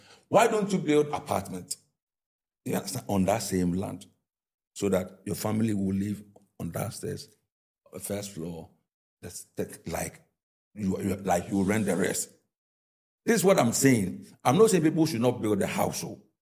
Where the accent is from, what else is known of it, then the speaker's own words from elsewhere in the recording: Oda, Eastern Region, Ghana; if I go to my hometown, say now, how much is one bag of cement? The person who is in Accra, who is in the city, is buying it, and the person who is in Oda, they are buying the cement the same